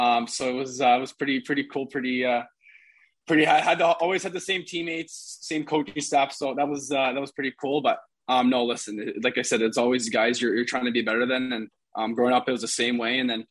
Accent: Toronto, Ontario, Canada; And from my family, obviously we're from Toronto, so we've seen we've been to a few Leaf games when I was younger

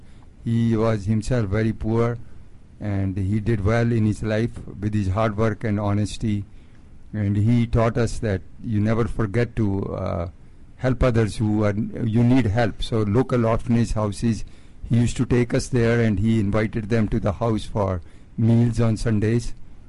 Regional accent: India; moved away as an adult; now in United States; I'm from India.

